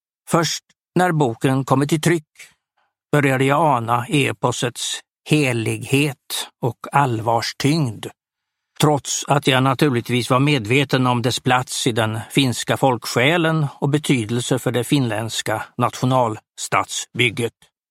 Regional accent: Småland, Sweden; Därtill är jag född och uppvuxen i Sverige och vill inte skriva en främmande kultur på näsan. Livet kan vara vådligt för en smålänning i Österled ändå.

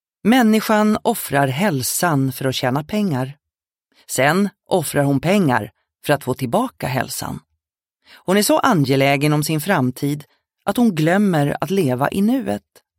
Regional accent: Ludvika, Dalarna County, Sweden; born there; Jag är född i Ludvika.

